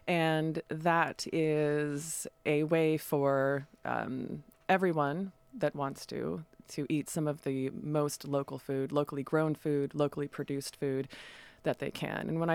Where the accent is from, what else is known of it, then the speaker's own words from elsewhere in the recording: Vernonia, Oregon, United States; now in Astoria, United States; I grew up in Vernonia, Oregon, which is about a fat hour drive here on Highway 202, and have been coming to Astoria my whole life. And so I've lived here since 2008 or so